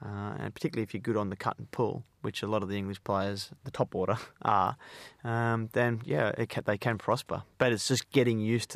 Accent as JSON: {"language": "English", "country": "Australia", "said": "You know, as an Australian, you know, and a cricket fan, you know, I love the Australians doing well, obviously."}